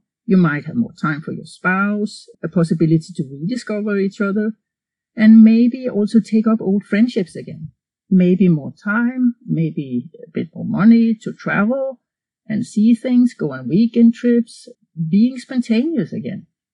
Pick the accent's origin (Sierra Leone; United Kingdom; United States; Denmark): Denmark; first language Danish; English is a second language; In German, the word used is Wechseljahre, and in Danish, my mother tongue, my native tongue, which I'm sure you can hear, the word for menopause is Overgangsalder.